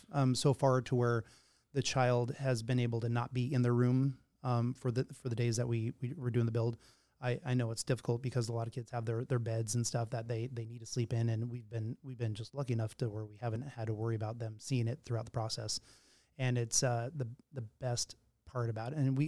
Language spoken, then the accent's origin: English; Spokane, Washington, United States; And born and raised in Spokane. I know a lot of people.